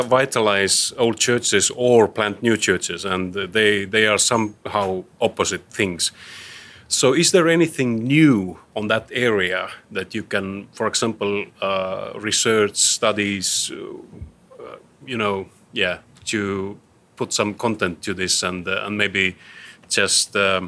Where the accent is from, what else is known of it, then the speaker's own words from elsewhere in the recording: Finland; English is a second language; I'm from Finland.